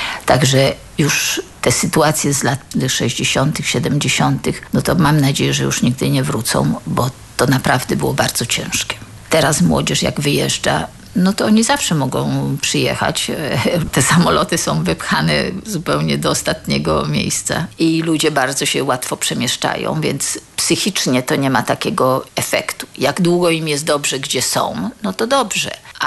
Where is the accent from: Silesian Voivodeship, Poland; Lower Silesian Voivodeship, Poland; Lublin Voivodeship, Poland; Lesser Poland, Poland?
Lesser Poland, Poland; Kraków; now in Padua, Italy; I w tym na pewno jestem z Krakowa.